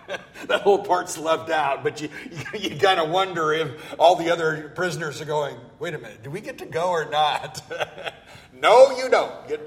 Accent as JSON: {"language": "English", "region": "California", "country": "United States", "said": "As a Californian, I have been in some really doozies, and it will wake you up."}